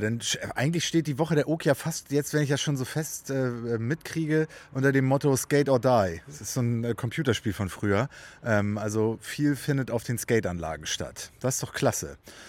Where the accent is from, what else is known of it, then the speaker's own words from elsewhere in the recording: Geesthacht, Schleswig-Holstein, Germany; Ah, Geesthacht. Home City von mir. Ich bin geboren in Geesthacht.